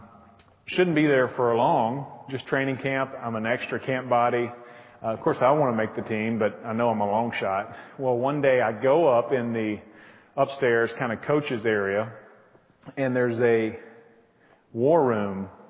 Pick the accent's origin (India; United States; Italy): United States; the South; I grew up churched in the South, but it was really just a kind of a tradition.